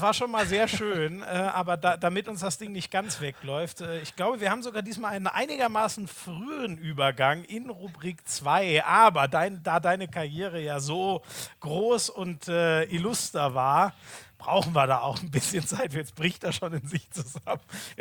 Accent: Munich, Bavaria, Germany; 1860 klingt in München, wo ich herkomme

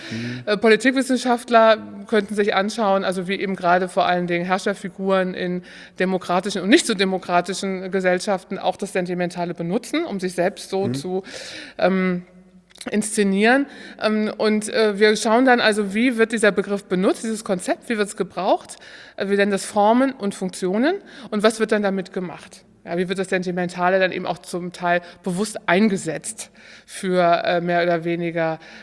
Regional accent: Koblenz, Rhineland-Palatinate, Germany; ich bin zur Schule gegangen im Rheinland, ich komme aus Koblenz.

